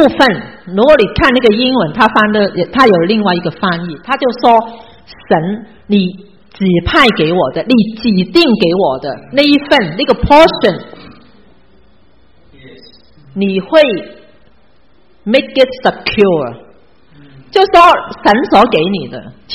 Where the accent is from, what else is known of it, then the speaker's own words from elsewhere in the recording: China; 我们中国人因为我们没有保障，对不对？